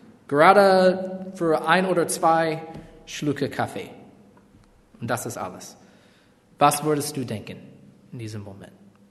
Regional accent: Texas, United States; now in Hamburg, Germany; Meine Familie und ich wohnen hier in Hamburg seit 2018. Wir kommen aus den Staaten, also besonders aus Texas

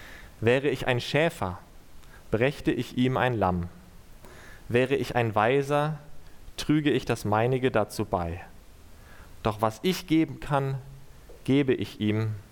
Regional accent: Lübeck, Schleswig-Holstein, Germany; Ich komme aus Lübeck

